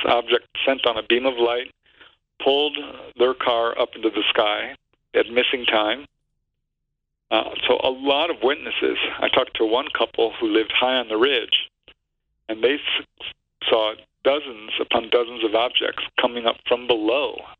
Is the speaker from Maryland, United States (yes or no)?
no; Topanga Canyon, California, United States; which turned out to be my hometown